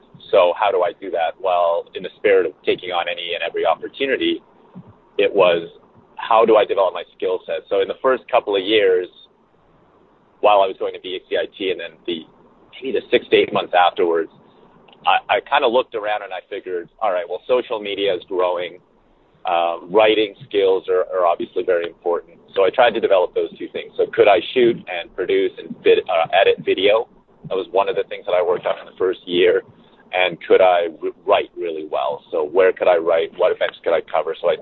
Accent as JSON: {"language": "English", "region": "Alberta", "country": "Canada", "tie": "born or raised there", "also_born_or_lived": "Vancouver", "said": "I'm a Western kid. So I grew up in Alberta and I lived in Vancouver. So I wasn't used to the humidity"}